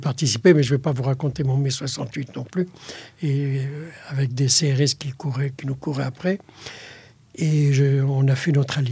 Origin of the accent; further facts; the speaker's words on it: Tunis, Tunis Governorate, Tunisia; born there; Et je suis né à Tunis